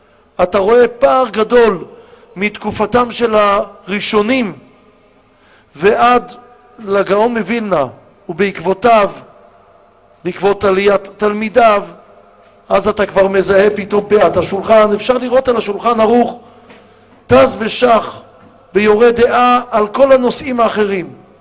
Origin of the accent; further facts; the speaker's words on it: Tel Aviv, Tel Aviv District, Israel; כילד בתל אביב, אני זוכר את עצמי מהרהר ראש השנה לאילנות, מה המשמעות?